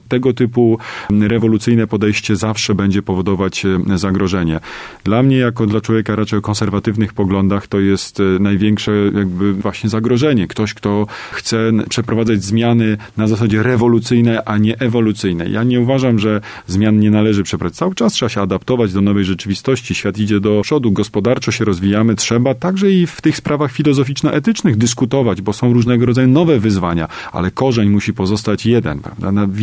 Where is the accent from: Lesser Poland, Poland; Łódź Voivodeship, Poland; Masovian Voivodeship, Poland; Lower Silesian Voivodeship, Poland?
Łódź Voivodeship, Poland; Wieluń; pochodzę z archidiecezji częstochowskiej tutaj, spod Wielunia, prawda? Więc dla mnie i Matka Boska Jasnogórska, i Kościół katolicki ma kluczowe znaczenie w jakby w tworzeniu mojej własnej tożsamości.